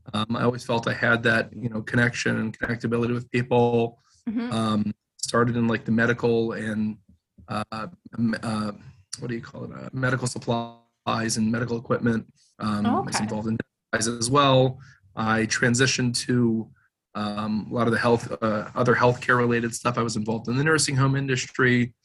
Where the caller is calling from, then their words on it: Cleveland, Ohio, United States; I'm located in Cleveland, Ohio.